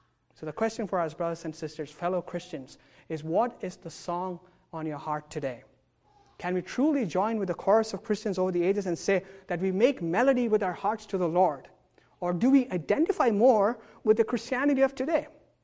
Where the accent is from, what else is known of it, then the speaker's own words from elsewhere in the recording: India; Now, I grew up in India